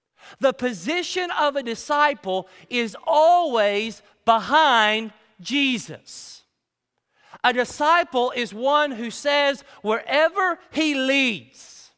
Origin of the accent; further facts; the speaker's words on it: Sanford, Florida, United States; I'm from Sanford, Florida